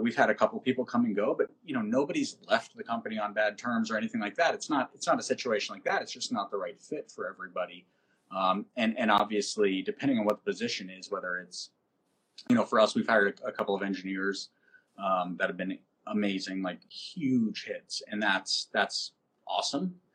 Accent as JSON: {"language": "English", "town": "Boston", "region": "Massachusetts", "country": "United States", "lives_now": "Portland, United States", "said": "I'm from Boston. Chris is from Boston."}